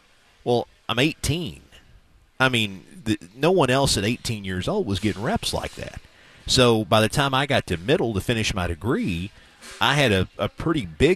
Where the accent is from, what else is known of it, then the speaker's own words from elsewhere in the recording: Morristown, Tennessee, United States; I'm from East Tennessee. So I grew up in a town called Morristown, about 45 minutes northeast of Knoxville.